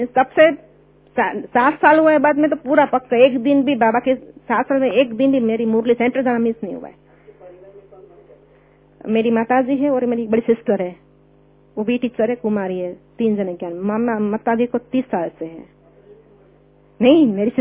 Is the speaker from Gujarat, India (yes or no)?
yes; Jamnagar, Gujarat, India; मैं गुजरात जामनगर से हूँ